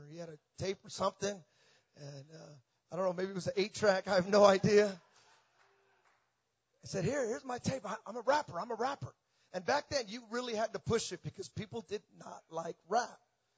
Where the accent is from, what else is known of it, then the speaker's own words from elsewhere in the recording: Hayward, California, United States; And I come from Hayward, California. It's right next to Oakland.